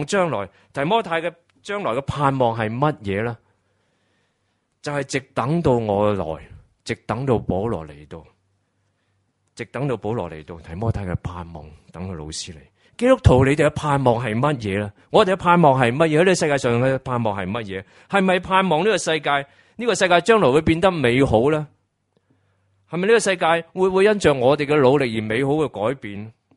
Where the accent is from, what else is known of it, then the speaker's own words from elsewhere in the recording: Hong Kong; 她比我们香港人我们比较熟悉阿